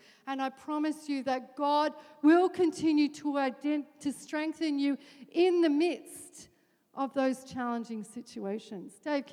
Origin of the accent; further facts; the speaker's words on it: Australia; Our identity is more than the fact that I'm Australian